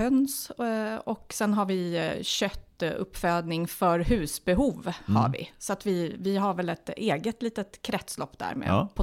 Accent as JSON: {"language": "Swedish", "town": "Stockholm", "region": "Stockholm County", "country": "Sweden", "moved": "yes", "lives_now": "Nyköping, Sweden", "said": "Jag är ju från Stockholm ursprungligen, flyttade till Nyköping 2004 var det faktiskt också."}